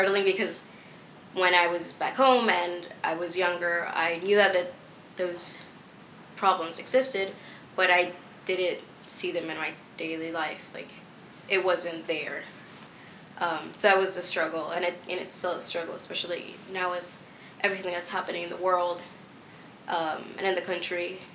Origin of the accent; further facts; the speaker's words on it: Miami, Florida, United States; I come from Miami, which is very diverse